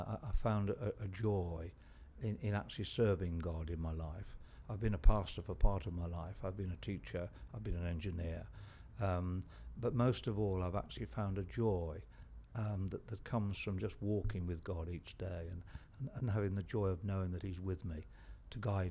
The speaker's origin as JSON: {"language": "English", "town": "Garstang", "region": "North West England", "country": "United Kingdom", "said": "I'm 69 and I'm from Garstang in Lancashire."}